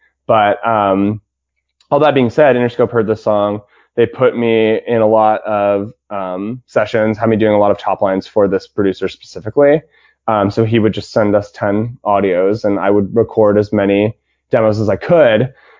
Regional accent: Pasadena, California, United States; So I live here in Los Angeles. I grew up in Los Angeles. I grew up in a suburb of LA called Pasadena.

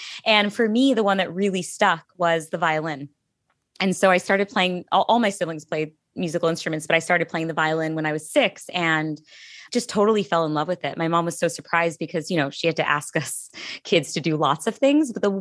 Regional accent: Cheshire, Connecticut, United States; born there; So I was born in Cheshire, Connecticut, which is a suburb outside of New Haven. My parents immigrated from India in the 70s.

